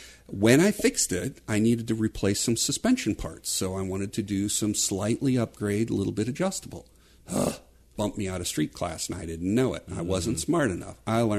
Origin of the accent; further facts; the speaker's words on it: St. Louis, Missouri, United States; I grew up outside of St. Louis in Missouri. We called them paved cow paths.